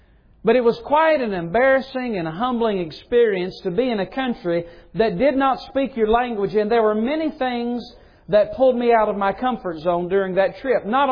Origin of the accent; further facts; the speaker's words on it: the South, United States; Now you have to remember, I was born and raised in the South. We're always friendly. We nod our head. We raise our eyebrows.